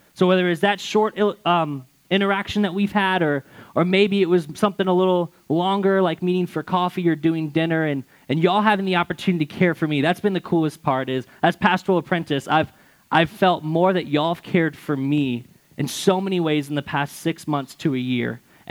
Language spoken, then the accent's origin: English; Chesterfield, Virginia, United States; I was born and raised in Chesterfield, Virginia. It's a small town outside of Richmond, just to give you some perspective.